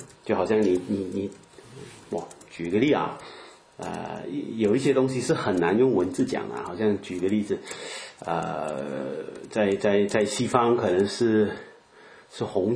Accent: Malaysia; 如果你问我是马来西亚人，你问我榴莲啊，我是有吃了

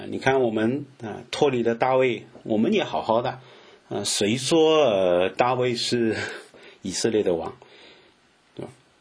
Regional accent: Fujian, China; 就我们福建人说赤峰就是去观光的意思啊

